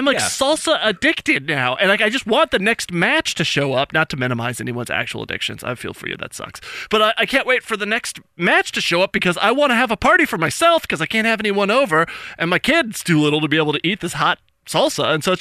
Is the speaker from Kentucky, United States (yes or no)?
no; New Mexico, United States; I'm from New Mexico originally